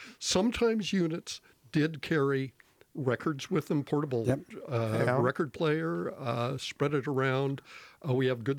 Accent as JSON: {"language": "English", "town": "Colorado Springs", "region": "Colorado", "country": "United States", "tie": "born or raised there", "said": "I grew up in Colorado Springs. I grew up with country, and I grew up playing it"}